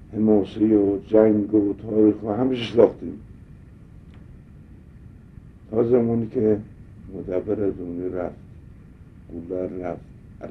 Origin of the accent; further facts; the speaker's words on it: Hamadan, Iran; متولد 1305 در همدان متولد شدم همدان بودیم